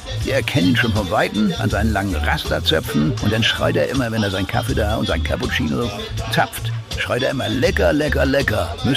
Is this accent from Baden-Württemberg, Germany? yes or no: no; Hamburg, Germany; gibt's dann was über Hamburg-St. Pauli. Ich fange erstmal mit meiner Heimat an.